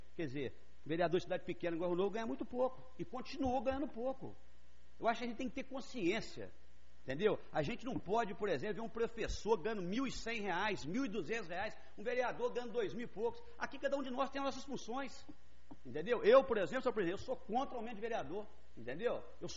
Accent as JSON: {"language": "Portuguese", "town": "Rio Novo", "region": "Minas Gerais", "country": "Brazil", "said": "Eu acho que nós somos daqui de Rio Novo, nós gostamos dessa cidade."}